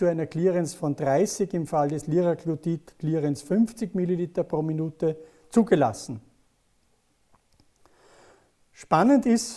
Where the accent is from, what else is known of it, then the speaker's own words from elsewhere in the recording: Upper Austria, Austria; aus meinem Heimatland Oberösterreich